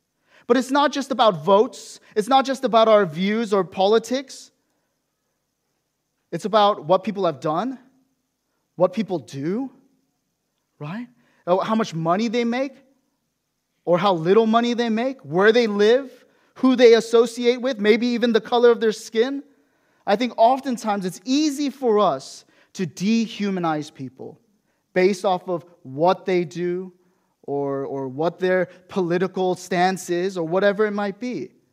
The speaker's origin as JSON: {"language": "English", "country": "United States", "moved": "yes", "said": "Obviously, I'm an American, and as I make observations of what's going on back home"}